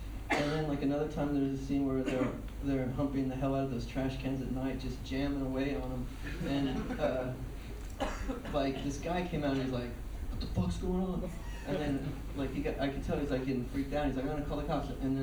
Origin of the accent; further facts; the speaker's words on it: Nashville, Tennessee, United States; Well, the South is where I grew up. I grew up in Nashville